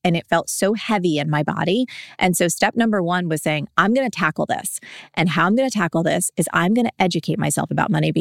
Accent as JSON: {"language": "English", "region": "New Jersey", "country": "United States", "said": "And I'm from Jersey. So I make up words all the time."}